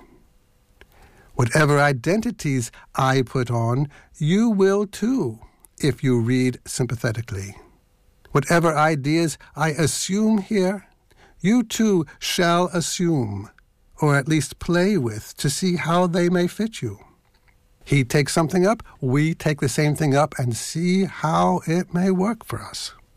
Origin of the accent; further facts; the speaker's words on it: Philadelphia, Pennsylvania, United States; accent: Philadelphia; But it's there, and that's my Philadelphia accent.